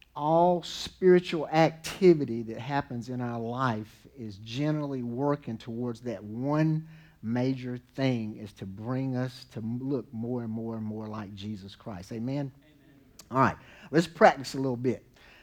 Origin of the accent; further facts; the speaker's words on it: Vass, North Carolina, United States; accent: southern; I grew up in a little town called Vass.